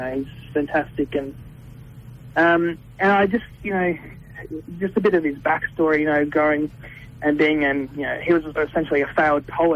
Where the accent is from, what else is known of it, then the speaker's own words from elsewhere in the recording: Gold Coast, Queensland, Australia; now in Brisbane, Australia; I grew up on the Gold Coast. I live in Brisbane now.